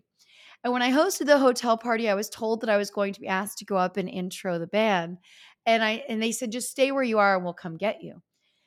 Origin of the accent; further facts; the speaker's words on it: Northeast, United States; because I grew up in the Northeast and I have people that knew me back … at Al's Diamond Cabaret